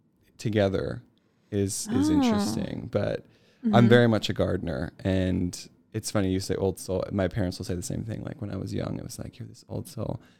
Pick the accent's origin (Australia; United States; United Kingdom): United States; Minnesota; now in Boise, United States; I'm originally from Minnesota, moved out to Boise about a year ago